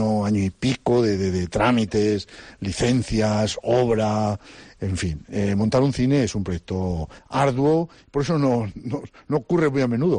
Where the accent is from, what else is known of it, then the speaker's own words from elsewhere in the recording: Valladolid, Castile and León, Spain; now in Santander, Spain; soy de Valladolid, donde hay un festival en una ciudad muy cinéfila, con la Seminci